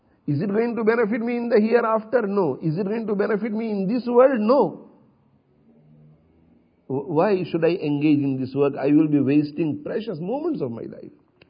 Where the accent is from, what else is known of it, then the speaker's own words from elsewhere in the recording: India; Because I was born in India in a village, and I grew up in India in a village